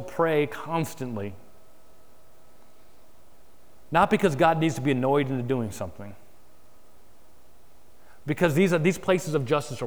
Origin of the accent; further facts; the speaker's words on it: Florida, United States; I don't speak a word of Spanish. I grew up down in South Florida, and so in high school, I was very smart and took French.